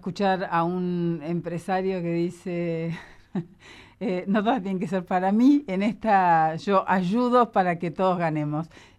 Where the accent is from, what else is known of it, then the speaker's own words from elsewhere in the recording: Brazil; A lo mejor porque crecí en Brasil, siempre digo eso.